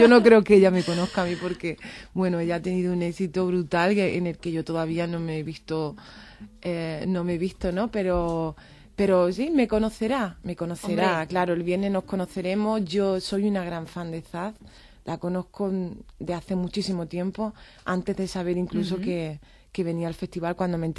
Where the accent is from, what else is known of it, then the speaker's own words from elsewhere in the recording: Andalusia, Spain; accent: Andalusian; Y a mí me viene como anillo al dedo porque yo soy andaluza, no pronuncio ni una S.